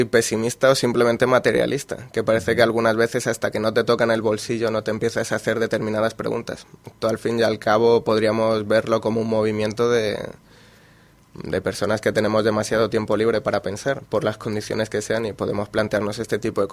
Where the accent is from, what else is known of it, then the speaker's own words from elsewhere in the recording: Madrid, Community of Madrid, Spain; yo por ejemplo soy de Madrid